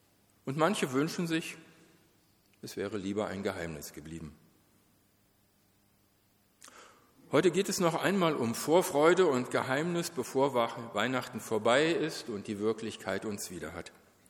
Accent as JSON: {"language": "German", "region": "Berlin", "country": "Germany", "said": "Wir sind ja beide aus Berlin und ich mit biografisch bedingter großer Affinität zu Ost-Berlin ausgestattet."}